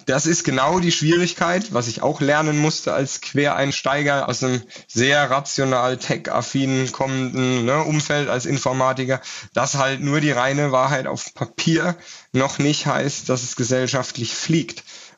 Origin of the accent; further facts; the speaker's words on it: Rhineland-Palatinate, Germany; Also so viel Wasser dann auch in den Wein, wobei das als Pfälzer macht man das gerne, das ist dann eine gute Schorle